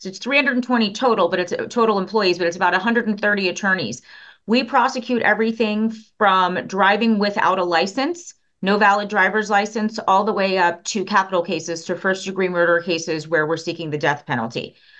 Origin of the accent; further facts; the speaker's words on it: Florida, United States; I was born and raised in Hillsborough County, and I always learned that Hillsborough County is the same size as Rhode Island.